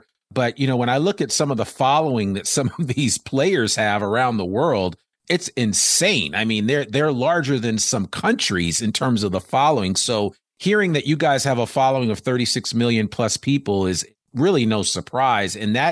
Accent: United States; As an American, I grew up playing football, basketball, baseball.

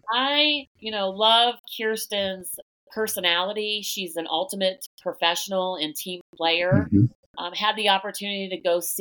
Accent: Akron, Ohio, United States; You know, I'm from Akron.

